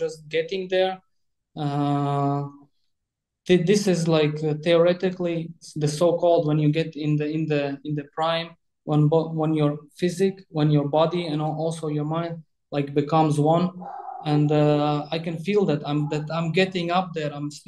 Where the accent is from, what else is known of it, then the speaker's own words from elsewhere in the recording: Latvia; English is a second language; now in Dubai, United Arab Emirates; I run more like seminars, seminars in my home country in Latvia.